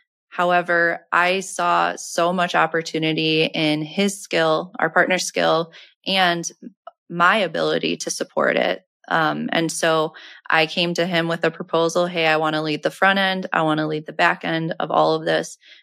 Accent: Chicago, Illinois, United States; And we want to do this in our backyard, and we're from Chicago. Our majority of our portfolio is there.

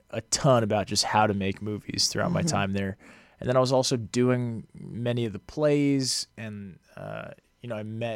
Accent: Massachusetts, United States; I grew up outside of Boston.

